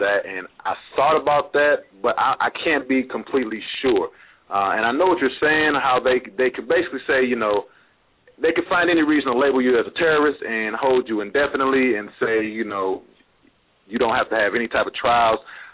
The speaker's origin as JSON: {"language": "English", "country": "United States", "said": "As an American national, I am completely in accord with the organic original Constitution of the United States."}